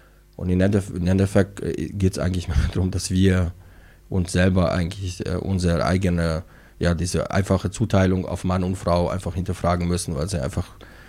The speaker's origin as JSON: {"language": "German", "country": "Poland", "tie": "born there", "said": "Ich bin hier zum Beispiel in Polen geboren, was ja sehr katholisch und dann noch kommunistisch geprägt war."}